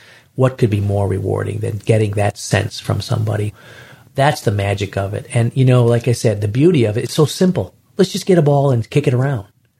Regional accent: Oklahoma, United States; I'm like, well, no. I'm a gymnast from Oklahoma.

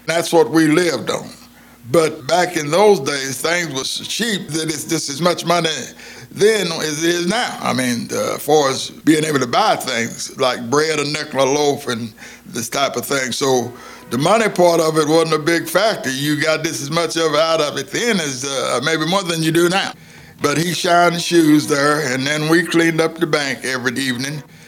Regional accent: Chelsea, Oklahoma, United States; born there; I was born in Chelsea, Oklahoma. Chelsea, Oklahoma is a small town on Highway 66, about 40 miles north of Tulsa, Oklahoma, about 18 miles north of Claremore.

